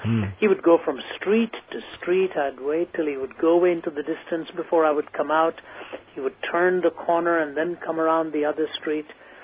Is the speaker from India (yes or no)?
yes; Delhi, India; first language Hindi; can still understand Tamil, speak a smattering of it, but in terms of language, Hindi became the main language for me, since that was where I was raised in Delhi.